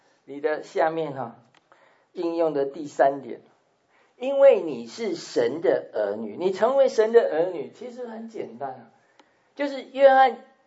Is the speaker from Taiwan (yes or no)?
yes; Taiwan; 跟爸爸妈妈撒奶啊，我们台湾话撒奶啊